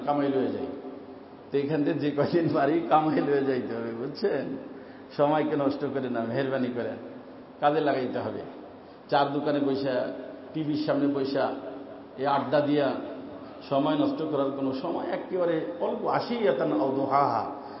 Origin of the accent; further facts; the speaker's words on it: Bikrampur, Dhaka Division, Bangladesh; বাড়ি কোথায়? বিক্রমপুর। সেই জন্য ওয়ারি থাকা সত্য, জন্ম হওয়া সত্য বিক্রমপুরের মানুষ আমরা